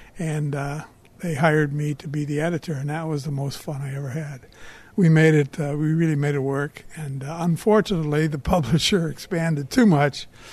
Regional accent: Chicago, Illinois, United States; now in New York, United States; I moved from Chicago, where I grew up and played a lot of golf, and moved to New York to try and become a big-time writer.

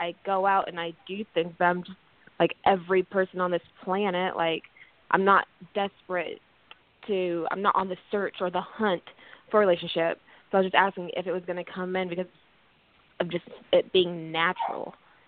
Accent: Kansas, United States; Hi, I'm from Kansas.

